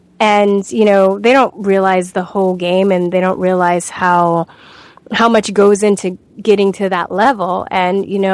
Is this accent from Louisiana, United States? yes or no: no; Los Angeles, California, United States; because growing up in Los Angeles, I see how vulnerable people are all the time. I think growing up here, I have a base of friends and family that keep me grounded